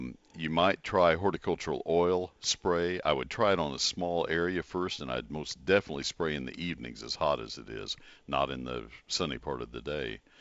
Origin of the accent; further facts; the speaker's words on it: College Station, Texas, United States; now in Dallas-Fort Worth, United States; I didn't see them like I see them in the Dallas-Fort Worth area where I live now. I grew up in College Station, and they didn't annihilate our gardens when I was a kid.